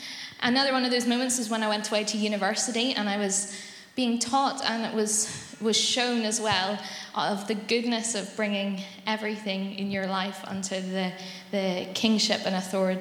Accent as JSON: {"language": "English", "town": "Belfast", "region": "Northern Ireland", "country": "United Kingdom", "tie": "born or raised there", "said": "I grew up in East Belfast, where I attended Mersey Street Presbyterian Church. I'm really thankful to have been born into a Christian family."}